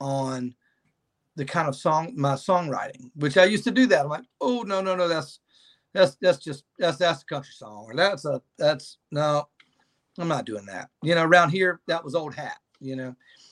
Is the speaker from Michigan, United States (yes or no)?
no; Milledgeville, Georgia, United States; Well, so growing up in Milledgeville, we're so close to Macon, and we had, you know